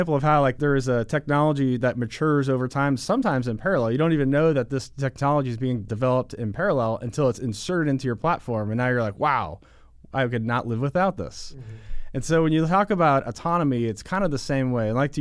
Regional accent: Florida, United States; Born and raised in Florida. Didn't know what I wanted to do when I grew up

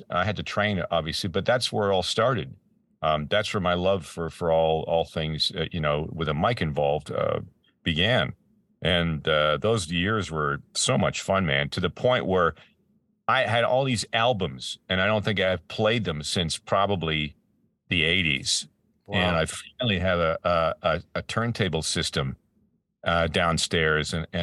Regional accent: Peterborough, Ontario, Canada; now in Ventura County, United States; There was a big station in town in my hometown. You know, in the scheme of things, they were big when I was growing up there. And it was a place called Peterborough, Ontario, in Canada.

